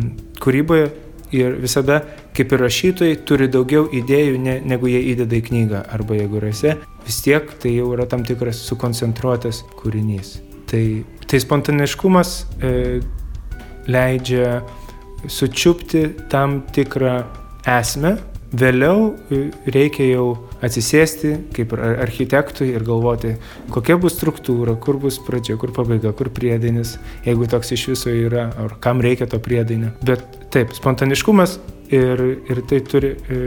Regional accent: Vilnius, Vilnius County, Lithuania; aš gimiau Vilniuje, užaugau ir... čia ne jo gimtinė, mano gimtinė Vilnius, bet ne jo.

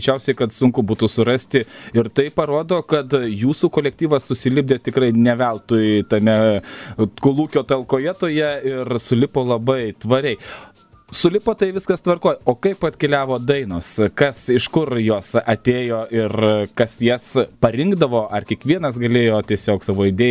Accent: Samogitia, Lithuania; Smagu girdėti, nors aš pats žemaitis

